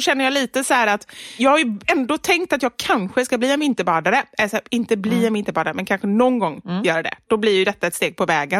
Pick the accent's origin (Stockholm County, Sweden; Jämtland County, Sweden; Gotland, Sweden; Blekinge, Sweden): Stockholm County, Sweden; Stockholm; för mig som stockholmare